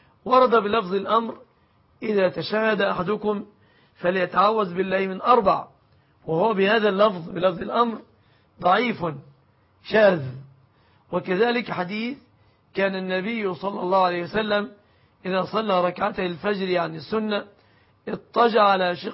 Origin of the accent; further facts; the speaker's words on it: Egypt; بلادنا مصر